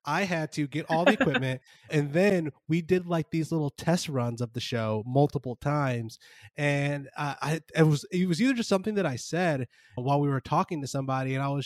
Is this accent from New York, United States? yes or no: yes; Buffalo, New York, United States; Because just like when I go back home in Buffalo, I'm drinking beer from Buffalo.